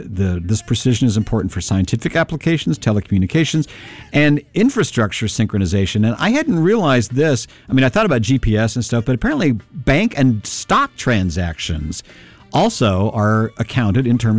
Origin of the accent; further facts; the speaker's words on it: Kentucky, United States; That one place we lived, that was a shack we lived in, and of all the places we lived in when I was growing up in Kentucky.